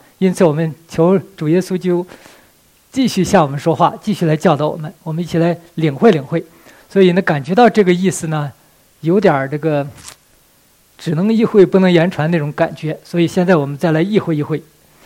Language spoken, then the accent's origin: Chinese; Northeast China, China; accent: Northeastern; 用我们东北话来讲，我实话告诉你吧